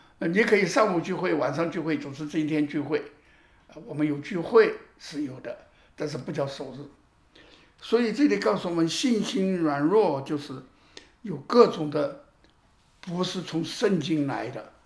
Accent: China

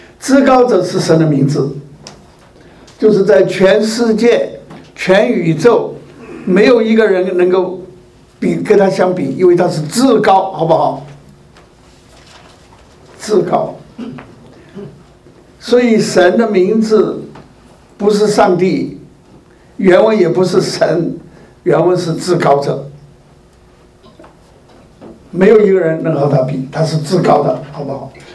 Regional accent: China; 上帝两个字是我们中国人的说法。

